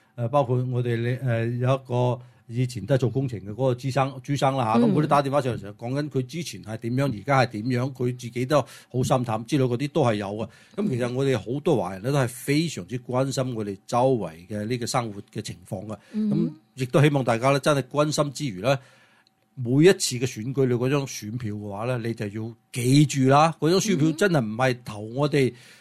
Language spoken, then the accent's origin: Cantonese; China